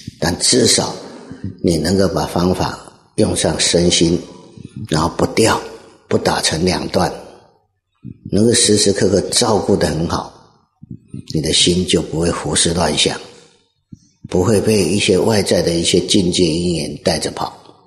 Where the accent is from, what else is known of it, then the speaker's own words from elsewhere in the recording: Taiwan; 我们台湾比较有的就是豆腐乳啊，